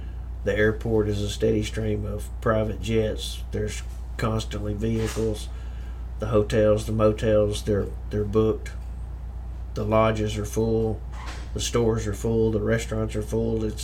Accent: Stuttgart, Arkansas, United States; I am from here. This is my hometown.

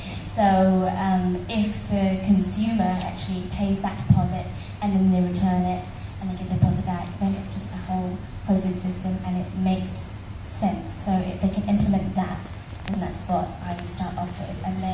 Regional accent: Austria; English is a second language; growing up in Austria, I have to say, and we brought this up in our episode, of course I grew up learning about recycling

